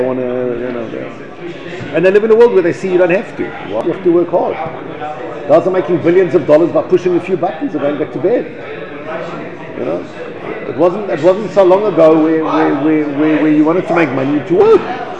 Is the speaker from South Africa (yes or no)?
yes; South Africa; I grew up in South Africa, and I was in the third world as parts of South Africa in the rural areas or whatever.